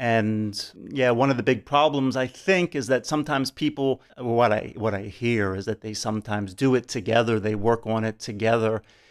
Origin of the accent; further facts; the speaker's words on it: United States; I'm from the United States.